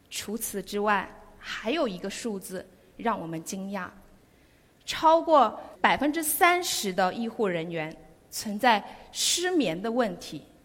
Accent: Guangdong, China; 我们广东人很养生，几乎都在 C 位，在中间，

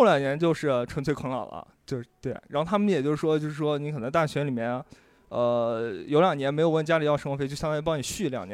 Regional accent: Urumqi, Xinjiang, China; 哦，我是从那个新疆乌鲁木齐来的。

